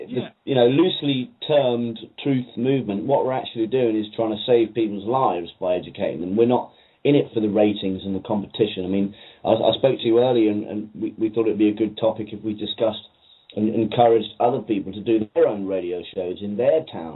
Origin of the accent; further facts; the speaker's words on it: Ireland; because I'm Irish and I can relate to a lot of his work.